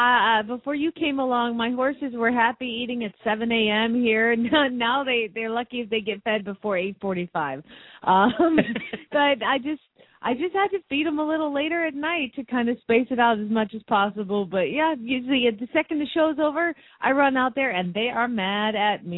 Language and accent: English; Phoenix, Arizona, United States; from Phoenix, Arizona